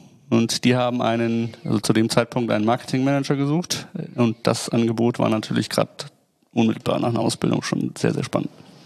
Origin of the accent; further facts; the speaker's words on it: Nuremberg, Bavaria, Germany; born there; moved away as an adult; now in Düsseldorf, Germany; Ich bin tatsächlich geboren in Nürnberg, in der langweiligsten Stadt in Deutschland gefühlt. Bin jetzt seit 7 Jahren knapp Wahl-Düsseldorfer, 28 Jahre alt.